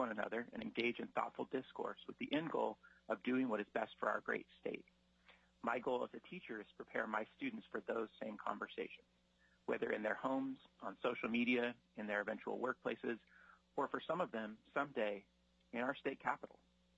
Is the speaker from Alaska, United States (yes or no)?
yes; Anchorage, Alaska, United States; I was born and raised in Anchorage, where I attended public schools and ultimately graduated from A.J. Diamond High School.